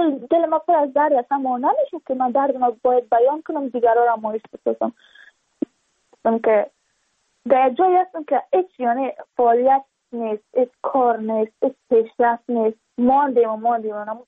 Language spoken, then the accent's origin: Persian; Badakhshan, Afghanistan; چون ما از بدخشان هستیم